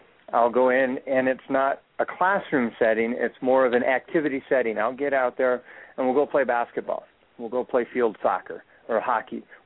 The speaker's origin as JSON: {"language": "English", "region": "West Coast", "country": "United States", "tie": "born or raised there", "lives_now": "Colorado, United States", "said": "I grew up on the West Coast, but I've been fortunate to be here in Colorado for the last 14 years."}